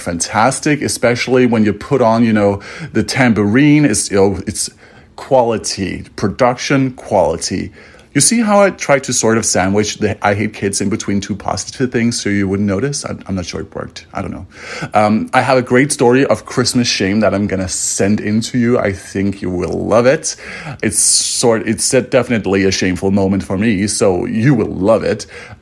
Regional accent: Denmark; English is a second language; I'm from Denmark

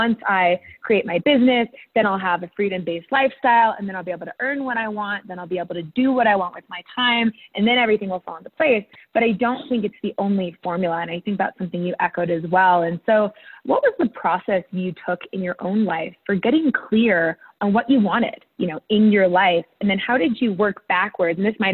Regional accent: United States; And as American, you know, oftentimes I think I know many of us can get desensitized to our country.

